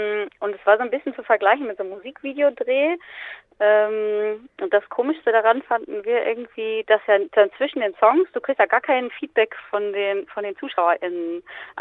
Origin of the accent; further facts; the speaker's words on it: Bielefeld, North Rhine-Westphalia, Germany; Ich komme aus Bielefeld